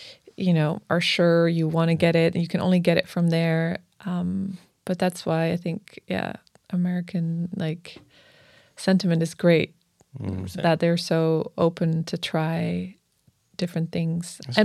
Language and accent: English; Netherlands; And I'm from the Netherlands originally.